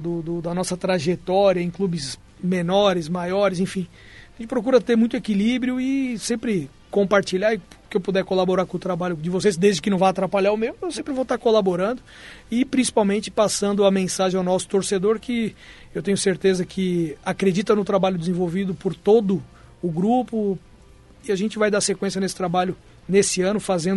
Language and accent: Portuguese; São Paulo, Brazil; Eu sou de São Paulo, cresci ali acompanhando jogos dos grandes de São Paulo.